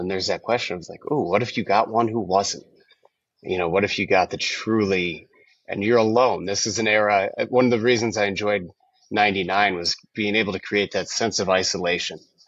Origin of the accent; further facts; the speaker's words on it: Bloomington, Indiana, United States; So it's set in my hometown of Bloomington, Indiana in 1999.